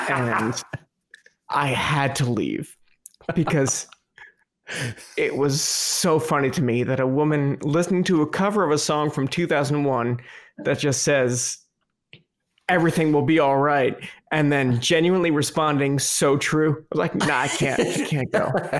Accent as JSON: {"language": "English", "region": "New Jersey", "country": "United States", "tie": "born or raised there", "said": "I grew up obviously in New Jersey, and like East Coast summer ocean is it like warms up, but Maine, it just stays cold."}